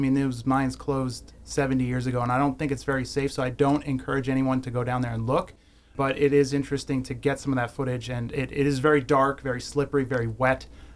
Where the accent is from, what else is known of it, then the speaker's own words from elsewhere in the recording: Hazleton, Pennsylvania, United States; basically growing up around the Hazleton area, I always heard of this hidden city below Hazleton